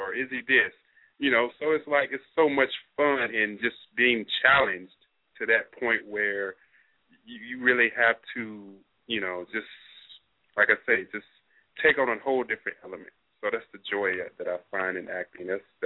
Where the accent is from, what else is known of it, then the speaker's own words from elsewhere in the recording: Louisiana, United States; I'm from Louisiana. I'm from the Deep South, so I prefer my Southern women.